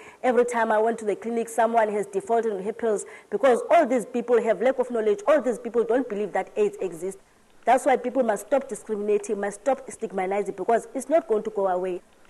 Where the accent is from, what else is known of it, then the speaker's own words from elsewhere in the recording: South Africa; because I come here from South Africa, so I know how teenagers are.